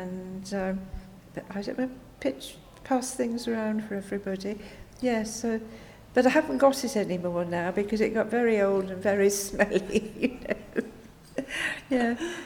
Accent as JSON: {"language": "English", "region": "North West England", "country": "United Kingdom", "tie": "born or raised there"}